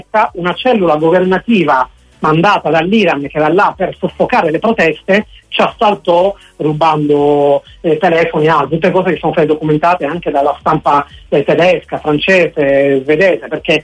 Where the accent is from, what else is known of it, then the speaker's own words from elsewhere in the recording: Bari, Apulia, Italy; sono metà pugliese, sono nato e vissuto a Bari, ma da genitori e famiglia di Palermo e Pantelleria.